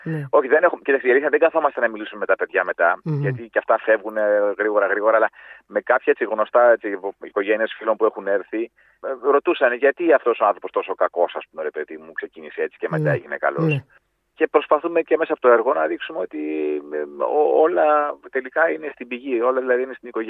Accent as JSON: {"language": "Greek", "town": "Krinides", "region": "East Macedonia and Thrace", "country": "Greece", "tie": "born or raised there", "said": "Εγώ έχω μεγαλώσει στις κρινίδες της Καβάλας, είναι στον αρχαιό."}